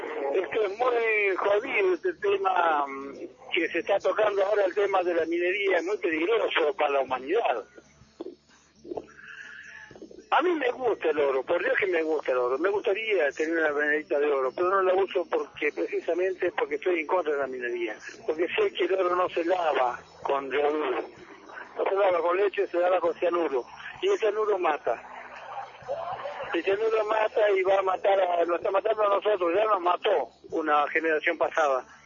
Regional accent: Foschel, Argentina; como mapuche. Yo soy originario aquí de Foschel, nací y me crié aquí en el Foschel y vivo en el Foschel de toda la vida, y me voy a morir ahí.

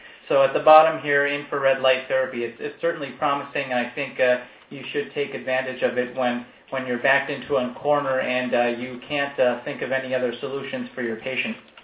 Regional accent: India; now in United States; And I live in America. I am Indian

